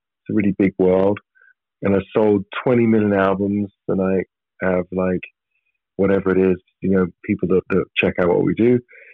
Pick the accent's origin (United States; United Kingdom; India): United Kingdom; England; Yeah, I think that we just like, you know, being English and part of our culture is